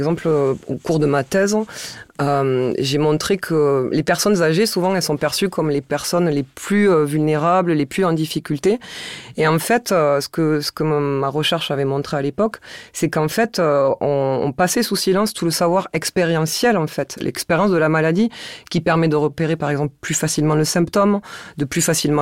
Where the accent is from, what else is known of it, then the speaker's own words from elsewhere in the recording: Toulouse, Occitanie, France; accent: Toulouse; donc à Toulouse, ça s'entend avec mon accent